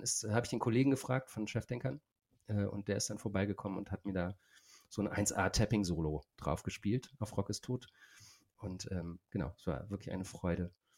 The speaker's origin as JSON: {"language": "German", "town": "Jülich", "region": "North Rhine-Westphalia", "country": "Germany", "tie": "born or raised there", "said": "also es ist ein bisschen eine kleine Hommage an meine Heimatstadt. Und im Musikvideo, ich habe das Musikvideo auch in Jülich gedreht"}